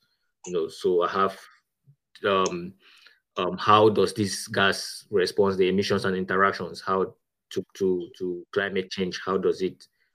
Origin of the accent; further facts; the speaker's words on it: Cameroon; I come from Cameroon, Central Africa, to be precise. And I had my bachelor at the University of Oya back in my country.